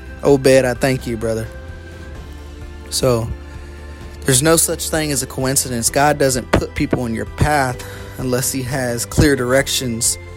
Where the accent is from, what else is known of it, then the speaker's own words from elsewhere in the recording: Clarksville, Tennessee, United States; A little bit of my backstory is I'm from Clarksville, Tennessee, obviously. I grew up in the church, went to church every Sunday, every Wednesday, and it was awesome.